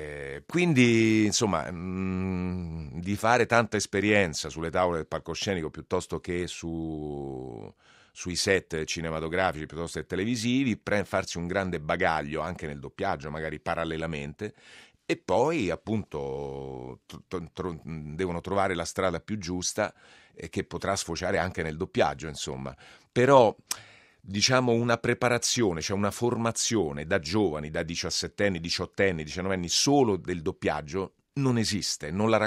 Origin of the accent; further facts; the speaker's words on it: Rome, Lazio, Italy; io romano, ma insomma mi era abbastanza familiare questo, sì, napoletano.